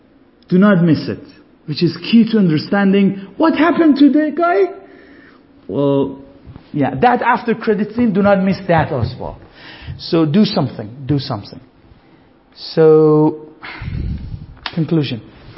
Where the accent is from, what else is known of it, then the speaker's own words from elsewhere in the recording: Iran; English is a second language; I come from Iran. So 1979, for us Iranian, means a lot.